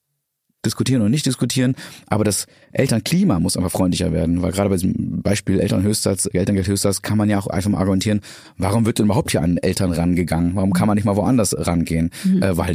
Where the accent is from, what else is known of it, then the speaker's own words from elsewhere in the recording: North Rhine-Westphalia, Germany; damals bei mir auf dem Dorf, ich bin am Niederrhein groß geworden